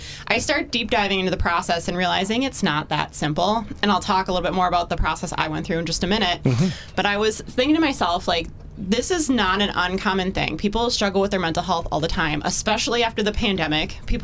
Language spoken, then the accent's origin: English; Oshkosh, Wisconsin, United States; I grew up here in Oshkosh.